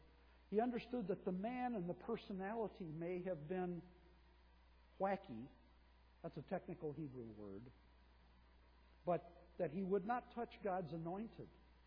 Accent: Detroit, Michigan, United States; I'm from Detroit. You'll have to forgive me of that.

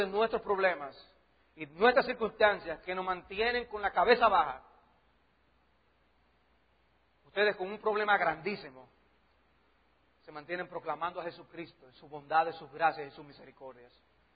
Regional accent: Dominican Republic; Sí, la comida ya es buena, pero el sazoncito dominicano no es.

